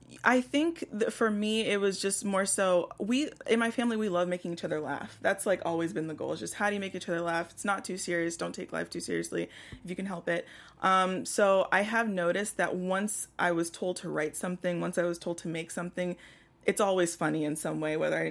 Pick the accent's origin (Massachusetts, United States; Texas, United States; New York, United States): Texas, United States; Houston